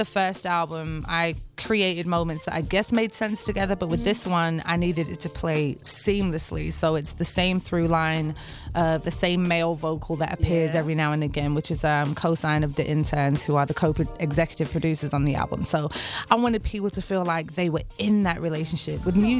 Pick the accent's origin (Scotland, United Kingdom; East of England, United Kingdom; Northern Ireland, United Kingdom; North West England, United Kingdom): North West England, United Kingdom; Liverpool; I'm doing it in my hometown, Liverpool, England.